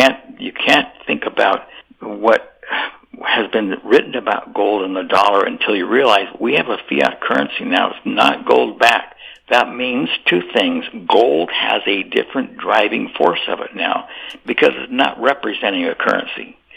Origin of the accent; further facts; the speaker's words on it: Montana, United States; I grew up in Montana, ran for the United States Senate there